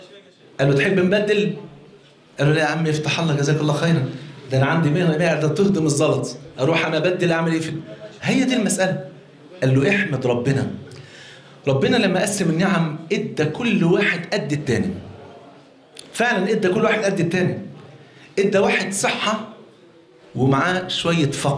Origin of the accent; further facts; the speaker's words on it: Egypt; بقى مش تعرف المش عندنا في مصر فرض عين